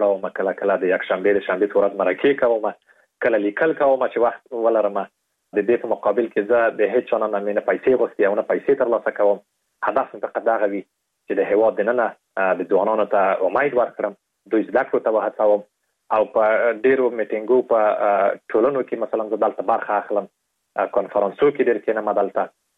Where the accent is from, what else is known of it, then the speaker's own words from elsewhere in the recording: Afghanistan; په دې باندې مې لیکلي وو چې زه د افغانستان یم